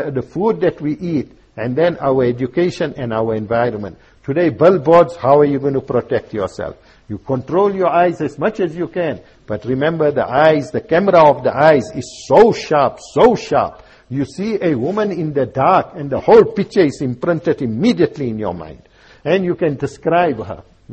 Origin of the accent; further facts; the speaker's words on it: Primrose, South Africa; I was born in Primrose and grew up there, and all a white area. The only, we were our family Muslim